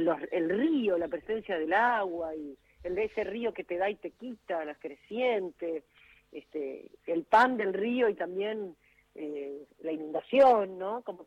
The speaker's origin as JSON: {"language": "Spanish", "region": "Paysandú", "country": "Uruguay", "tie": "born there", "said": "Soy re rioplatense, re, mirá todo con R, pero en realidad yo nací en Paysandú."}